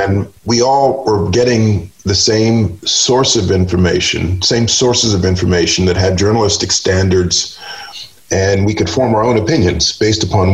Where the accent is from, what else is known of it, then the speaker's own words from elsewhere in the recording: Wappingers Falls, New York, United States; I was 5 or 6. We moved upstate to the Hudson Valley to a little town called Wappingers Falls, New York.